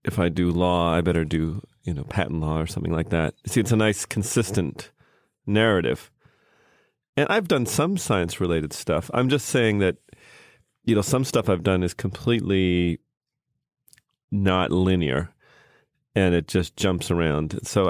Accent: Canada; also born or lived in United States; I grew up in Canada, but I was born in America.

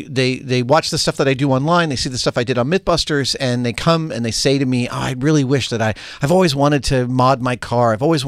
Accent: New York, United States; Negative. But I'm from New York, so am I an honorary Jew?

